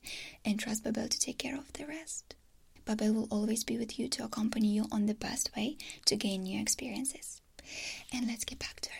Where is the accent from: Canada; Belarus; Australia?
Belarus; born there; first language Russian; English is a second language; As many of you know, I was born in Belarus. My mother language is Russian